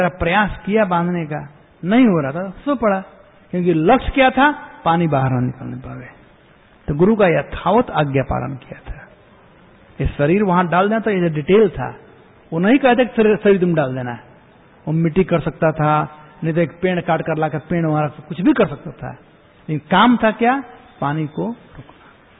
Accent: Bihar, India; हमारे यहां बिहार में कहते हैं

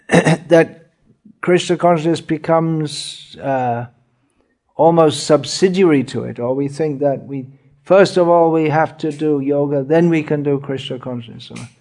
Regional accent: United Kingdom; because I'm from Britain and he's from Argentina

